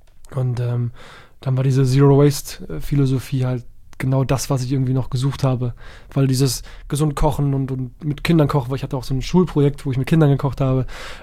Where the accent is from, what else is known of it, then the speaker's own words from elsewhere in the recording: Berlin, Germany; als Berliner Junge